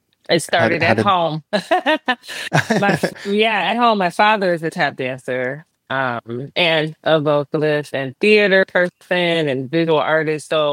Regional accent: Flint, Michigan, United States; And also growing up in Flint, Michigan, and again, my father not only just being a tap dancer, but also an educator and being involved in the community.

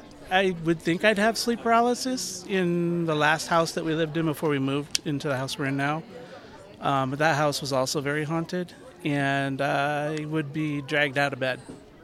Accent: San Diego, California, United States; I'm from San Diego, California.

